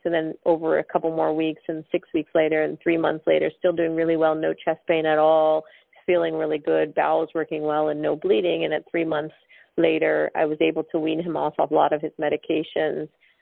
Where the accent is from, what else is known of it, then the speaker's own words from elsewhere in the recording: India; I'm Indian, so there's a lot of Indian food, a lot of lentils and grains.